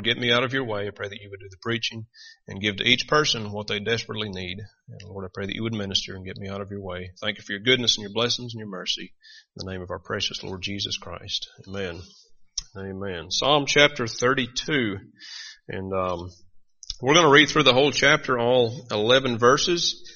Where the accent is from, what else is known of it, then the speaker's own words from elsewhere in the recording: Northern Ireland, United Kingdom; Northern Ireland, I am the bottom end of a lot of jokes because of my accent.